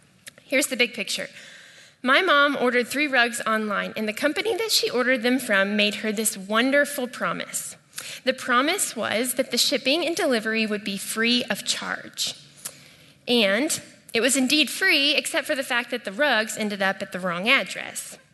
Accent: Houston, Texas, United States; I am from Houston

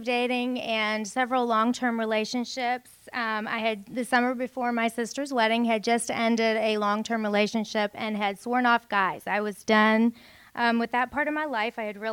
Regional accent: Pennsylvania, United States; I grew up in Pennsylvania with both of my parents, and I'm the middle of three daughters.

